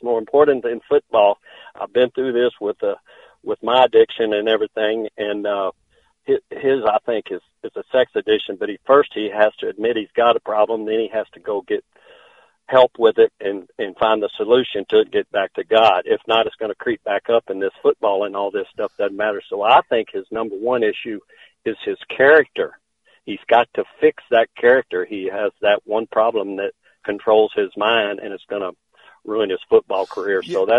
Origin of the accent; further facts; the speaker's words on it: Houston, Texas, United States; But y'all were talking about Louvies earlier, and I was born and raised in Oak Forest, so I started going to Wyatt's cafeteria as a child